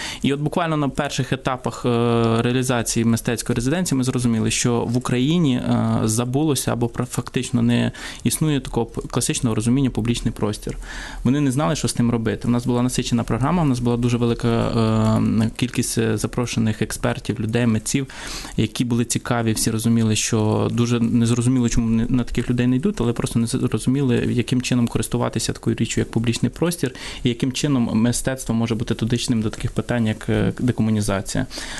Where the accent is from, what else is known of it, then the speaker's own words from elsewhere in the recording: Vinnytsia, Vinnytsia Oblast, Ukraine; чому я як вінничанин завжди поправляв